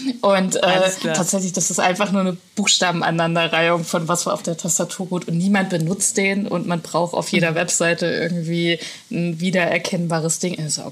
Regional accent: Torgau, Saxony, Germany; moved away; Also ich komme ursprünglich aus dem Leipziger Raum, Torgau, so, also das ist nochmal eine Kleinstadt in der Nähe und ja, dann nach Hamburg

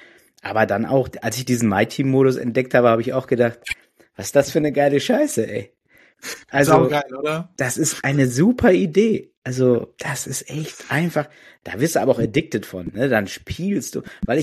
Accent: North Rhine-Westphalia, Germany; Ich komme ja sogar aus der Nähe von Münster

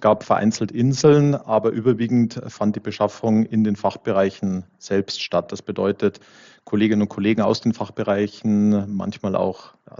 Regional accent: Munich, Bavaria, Germany; Ich bin 43 Jahre alt, geboren und aufgewachsen in München

